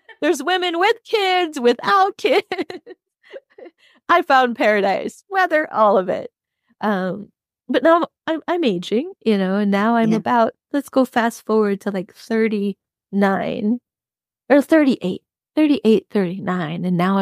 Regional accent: South Dakota, United States; And I grew up in South Dakota. So I grew up in a place where having kids is what you do.

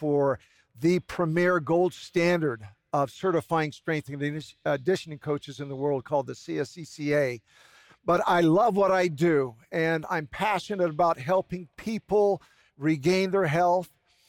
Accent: California, United States; also born or lived in Wyoming; I was born in Wyoming. I was raised in Northern California.

